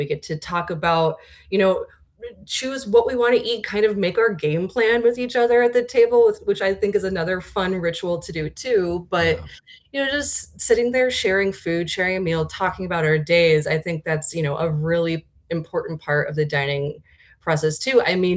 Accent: Ohio, United States; now in Milwaukee, United States; I grew up in Ohio and I was just back home recently and talking to family and friends about what I do here in Milwaukee.

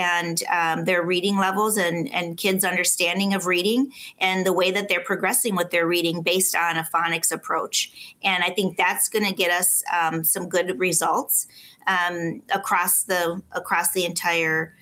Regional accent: Minneapolis, Minnesota, United States; I grew up in Minneapolis, Minnesota. I grew up, in poverty, and used to sell flowers on the street corner when I was little.

